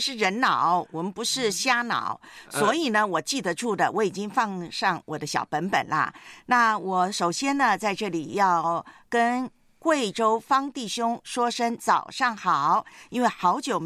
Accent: Taiwan; 在我的老家啊，就是我的故乡台湾那边的，我那个城市啊

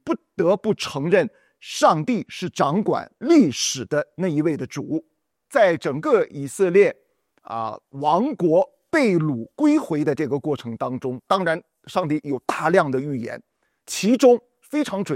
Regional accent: China; 就是我们中国人呢，我们所学习的是叫做进化论。

